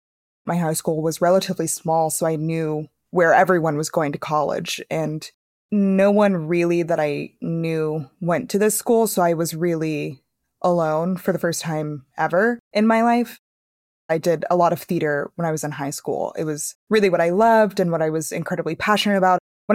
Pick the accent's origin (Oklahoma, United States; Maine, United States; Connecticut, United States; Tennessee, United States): Oklahoma, United States; now in Brooklyn, United States; I live in Brooklyn, New York. I am originally from Oklahoma.